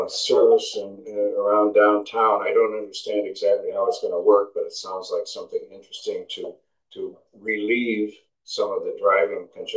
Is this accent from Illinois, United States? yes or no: yes; Chicago, Illinois, United States; But I grew up in Chicago using public transportation. We didn't have a car.